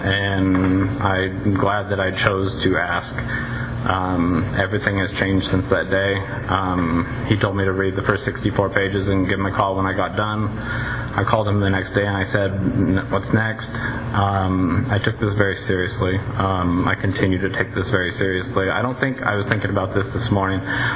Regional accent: Porterville, California, United States; I grew up in Porterville, so I know this area somewhat well.

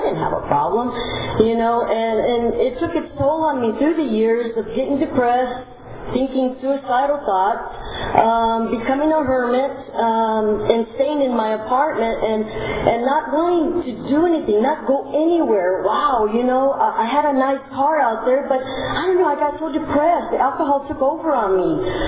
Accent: Hanford, California, United States; I am from Hanford, California. And I am a real alcoholic. I am 58 years old, and I've lived in Hanford my whole life.

